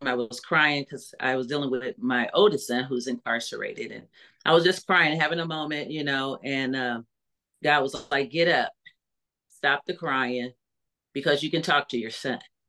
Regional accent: Fort Wayne, Indiana, United States; from Fort Wayne, Indiana. I'm a native of Fort Wayne.

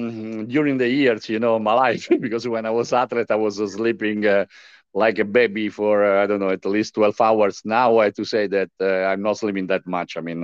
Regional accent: Rome, Lazio, Italy; English is a second language; Of course, I grew up in Rome, and the history, we breathe history every time, and there is an old city, 2,500 years old

